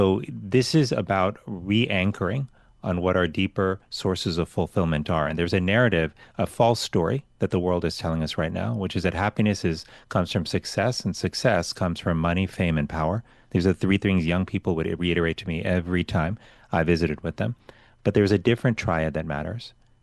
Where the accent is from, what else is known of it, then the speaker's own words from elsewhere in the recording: Miami, Florida, United States; Well, I loved growing up in Miami. I did all my schooling in public schools in Miami.